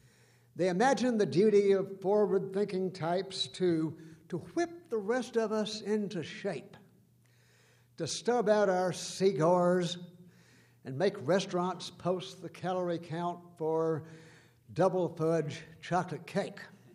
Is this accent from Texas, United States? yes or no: yes; Dallas, Texas, United States; from Dallas, and I want to second the motion that my former mayor made last night, which was to welcome you, or as we say around here, y'all, to Dallas, Texas.